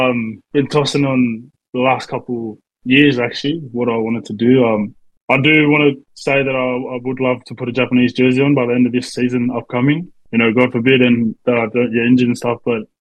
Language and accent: English; Tonga; Yeah, I'm from Fasi and Nomuka.